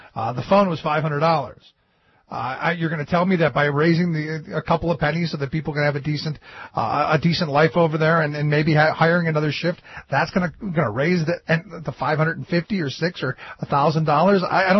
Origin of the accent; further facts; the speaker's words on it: Cleveland, Ohio, United States; I grew up in Cleveland where there were two major auto plants there.